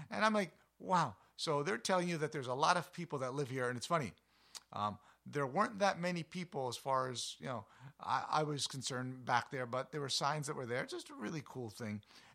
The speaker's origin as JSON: {"language": "English", "region": "New Jersey", "country": "United States", "tie": "born or raised there", "said": "I grew up in Jersey a million years ago."}